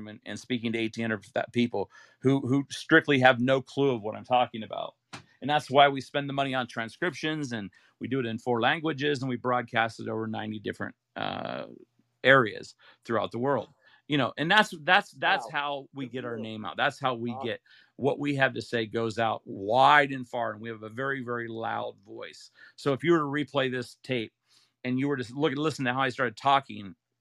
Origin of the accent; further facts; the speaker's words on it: Ohio, United States; also born or lived in Utah; I grew up in Ohio and went to college, you know, Brigham Young University, and never, and that's in Utah.